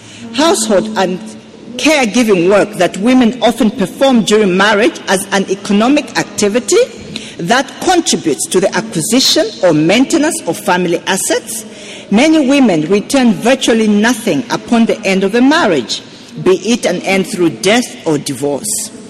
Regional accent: Malawi; I'm from Malawi.

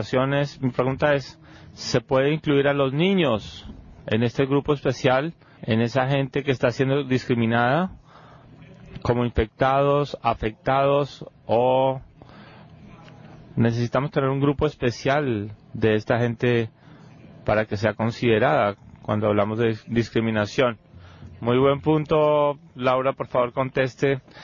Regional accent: Argentina; Yo vengo de Argentina

